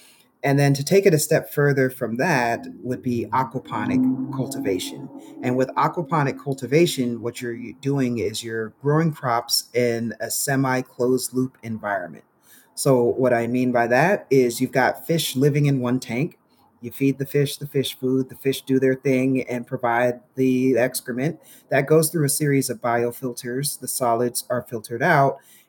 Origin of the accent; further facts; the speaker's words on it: Los Angeles, California, United States; The first one being is I'm from Los Angeles and the idea of picking up and relocating to some rural environment didn't really appeal to me.